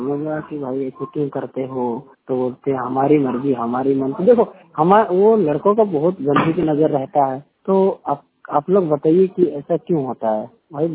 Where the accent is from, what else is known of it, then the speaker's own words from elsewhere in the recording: Jharkhand, India; now in Delhi, India; और मैं झारखंड का रहने वाला हूँ और दिल्ली में मैं पढ़ाई कर रहा हूँ।